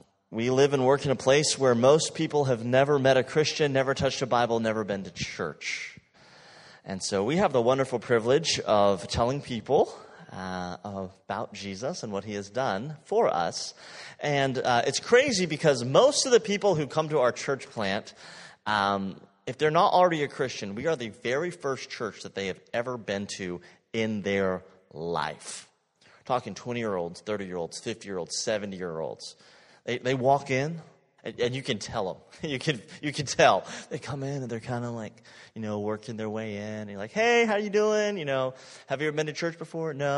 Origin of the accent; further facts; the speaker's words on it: Japan; moved away as an adult; now in United States; Okay, so I was born and raised in Japan and grew up there, came to the States for college.